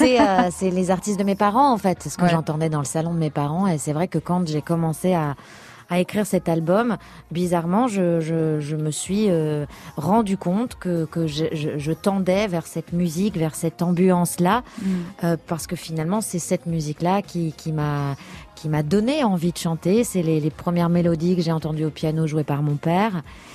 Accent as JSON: {"language": "French", "town": "Paris", "region": "Île-de-France", "country": "France", "tie": "born or raised there", "said": "Ah, mais c'est là où j'ai grandi, c'est là où j'ai passé toute mon adolescence. C'est la première fois que j'ai vécu seule, c'est dans ce quartier-là."}